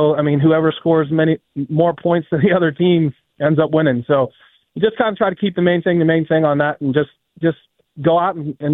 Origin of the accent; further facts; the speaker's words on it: Pittsburgh, Pennsylvania, United States; I'm from Pittsburgh. What do you want me to tell you?